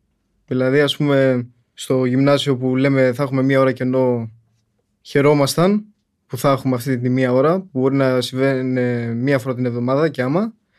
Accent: Athens, Attica, Greece; born there; Στην Αθήνα.

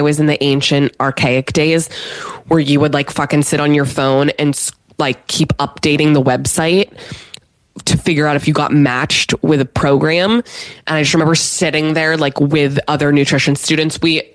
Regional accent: Pittsburgh, Pennsylvania, United States; For all y'all that know, I grew up in Pittsburgh, Steelers fan, went to Penn State.

